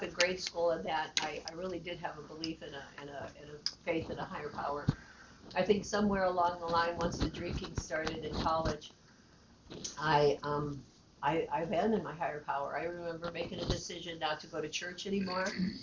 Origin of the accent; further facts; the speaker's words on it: Ohio, United States; also born or lived in Buffalo, New York; I was born in Buffalo, New York, and I lived there till I was age 7. And then we moved to Ohio. I had a whole new beginning, and I'll get into that. And then spent most of my time in Ohio.